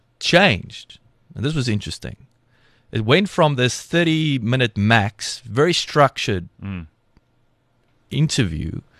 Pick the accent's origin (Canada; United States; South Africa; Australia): South Africa; Welkom, Free State; I grew up in Welkom, learned to fight there.